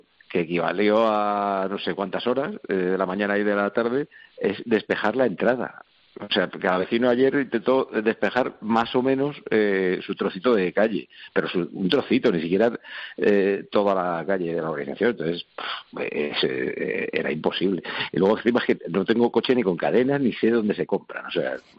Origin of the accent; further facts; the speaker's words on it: Spain; soy un español muy típico